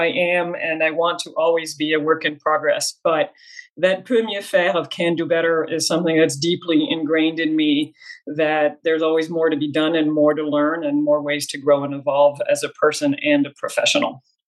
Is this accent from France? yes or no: yes; France; So I was born and raised in France. My father is from a French working class family outside of Paris. My mom is American and from a conservative Jewish family in New York